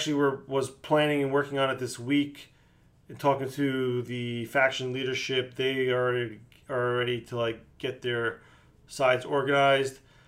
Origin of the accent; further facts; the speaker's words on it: Manila, Metro Manila, Philippines; I mean, I grew up in Manila. It's like traffic central over there.